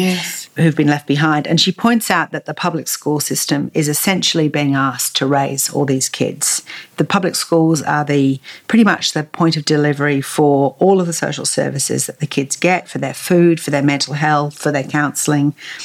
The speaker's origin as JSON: {"language": "English", "region": "Appalachia", "country": "United States", "said": "Being Appalachian is a mindset. We're connected by our mountains, our economies"}